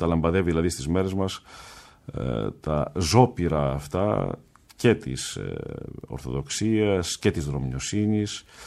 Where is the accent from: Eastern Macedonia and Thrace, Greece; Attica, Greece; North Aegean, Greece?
North Aegean, Greece; Mytilene; also born or lived in Chios; Και η πατρίδα μου, η Λέσβος, στη Μυτιλήνη, μες στην πρωτεύουσα γεννήθηκα, έχω ζήσει στη Χίο.